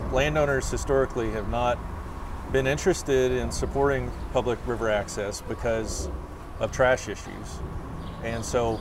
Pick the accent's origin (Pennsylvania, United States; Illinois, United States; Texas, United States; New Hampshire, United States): Texas, United States; But you know, I grew up in Texas, and it's like, man, we've got all these incredible rivers